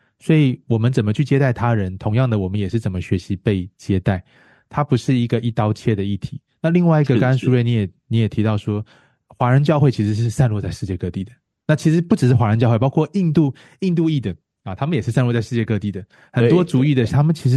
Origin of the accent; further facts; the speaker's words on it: Taiwan; 我从小在台湾长大嘛